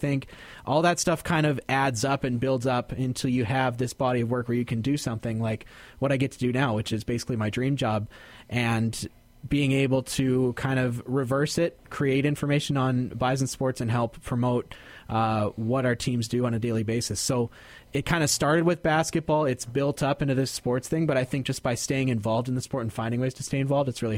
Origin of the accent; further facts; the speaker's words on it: Winnipeg, Manitoba, Canada; growing up in Winnipeg, being a basketball fan